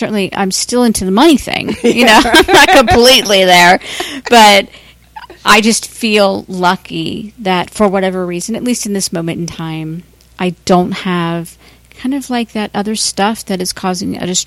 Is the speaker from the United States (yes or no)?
yes; Cincinnati, Ohio, United States; I was at home in Cincinnati recently, and my father wanted me to go to church with him. I grew up in the Catholic Church